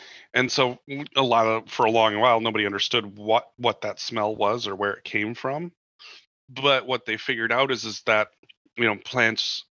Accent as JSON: {"language": "English", "region": "Midwest", "country": "United States", "tie": "born or raised there", "said": "Because I don't know that that's necessarily because I grew up in the Midwest thing."}